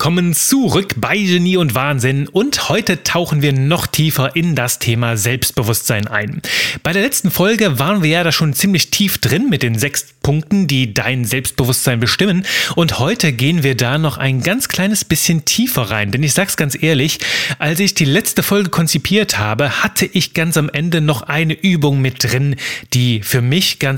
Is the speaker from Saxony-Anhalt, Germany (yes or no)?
no; Aachen, North Rhine-Westphalia, Germany; Ich war Aachener